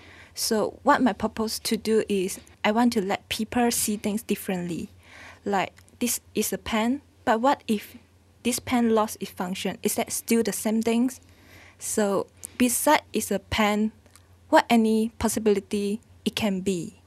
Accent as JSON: {"language": "English", "town": "Kuching Lama", "country": "Malaysia", "said": "Kuching Lama."}